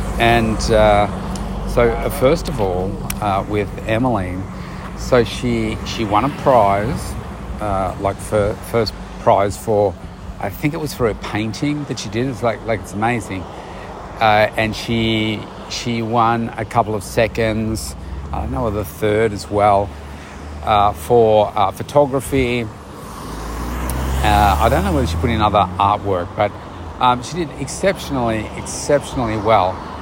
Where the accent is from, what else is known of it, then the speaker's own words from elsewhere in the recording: Pakenham, Victoria, Australia; Now, Pakenham is my hometown, and a part of the Pakenham show, they have an art display competition.